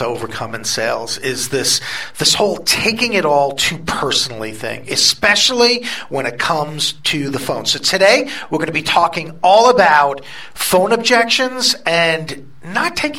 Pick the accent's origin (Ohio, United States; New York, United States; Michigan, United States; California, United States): New York, United States; you guys can't tell by this accent that follows … around like a shadow, I'm from New York.